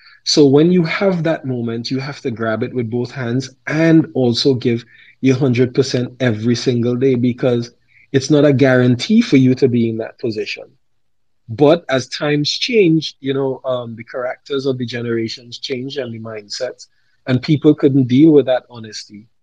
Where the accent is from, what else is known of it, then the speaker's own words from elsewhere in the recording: Trinidad & Tobago; I come from Trinidad and Tobago, the Caribbean.